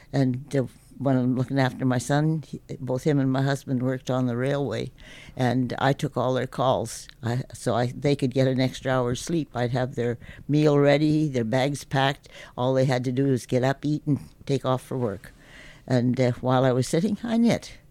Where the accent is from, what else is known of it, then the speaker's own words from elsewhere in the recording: Revelstoke, British Columbia, Canada; I live in the Big Eddy, and I was born here in Revelstoke, 1932. I've lived here all my life.